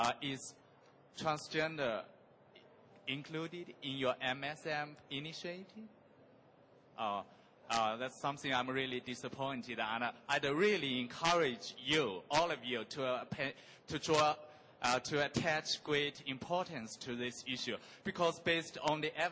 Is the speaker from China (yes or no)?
yes; China; I'm from China.